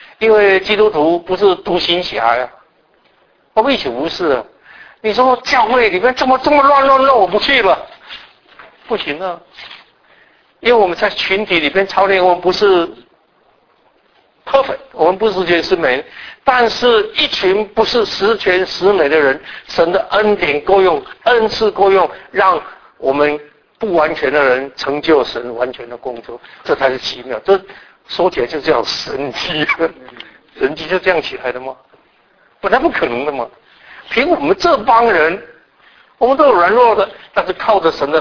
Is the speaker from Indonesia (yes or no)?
no; Taiwan; 我从台湾来，我不会讲广东话